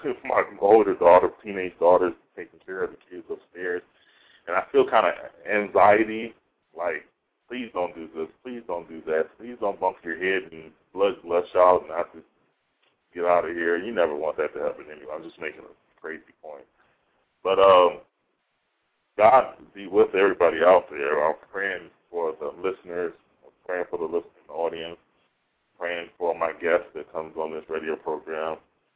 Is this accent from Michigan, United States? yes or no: yes; Michigan, United States; MA with Western Michigan in philosophy, which I'm from Michigan as well.